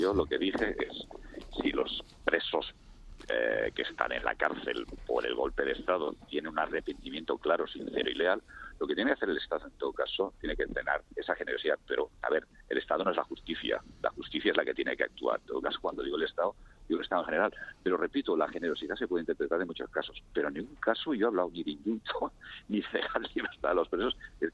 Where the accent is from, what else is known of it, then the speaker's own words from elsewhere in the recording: Catalonia, Spain; yo tengo un discurso muy, muy catalán. Muy catalán, porque yo soy profundamente catalán, que es mi forma de ser profundamente español.